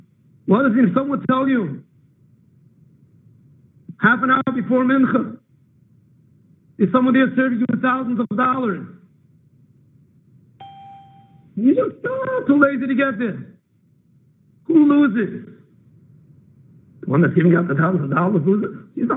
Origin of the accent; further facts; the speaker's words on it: Flatbush, New York, United States; I grew up here in Flatbush. I'm not coming from Williamsburg. I'm not coming from Bar Park.